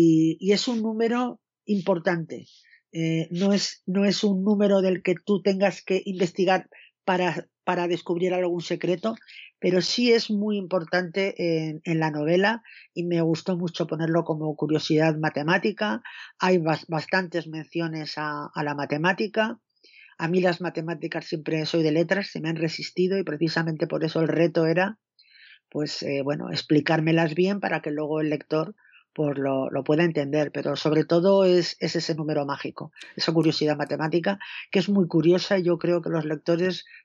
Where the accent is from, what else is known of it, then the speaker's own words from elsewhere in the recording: Barbastro, Aragon, Spain; porque la he hecho nacer allí. Es mi tierra, es la tierra de ella.